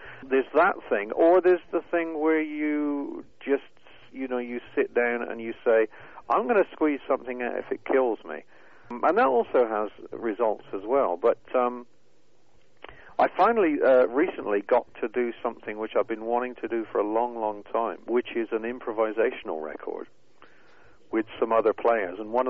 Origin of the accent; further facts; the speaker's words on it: England, United Kingdom; I'm typically English, you know, bad teeth, and I collect stuff.